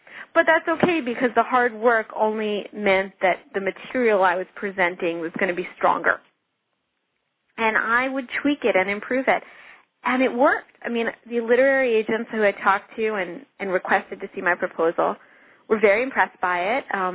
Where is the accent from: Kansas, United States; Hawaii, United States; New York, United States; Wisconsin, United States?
New York, United States; and I grew up in Long Island and was very aware of any racial or religious tension in the area.